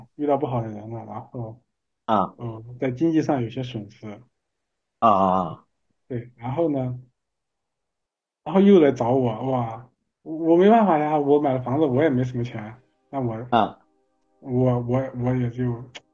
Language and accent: Chinese; Shanxi, China; now in Chongqing, China; 他妈就说我是山西的，就嫌得远